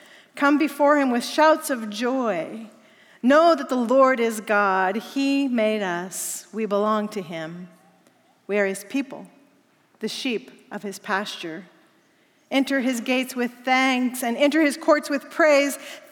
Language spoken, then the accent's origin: English; Pacific Northwest, United States; That's what I was raised on up in the Pacific Northwest.